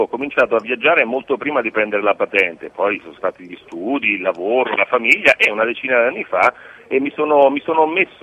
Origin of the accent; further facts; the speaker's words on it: San Benedetto del Tronto, Marche, Italy; Sì, noi siamo di San Benedetto del Tronto, in provincia di Ascoli Piceno, è un paese sul mare, proprio ai margini con l'Abruzzo, insomma.